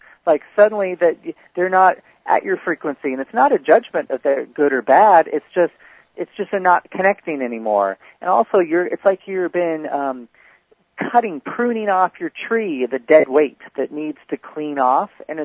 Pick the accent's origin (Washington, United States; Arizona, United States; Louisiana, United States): Washington, United States; Seattle; now in California, United States; I grew up in Seattle. My mom and dad both grew up in Seattle.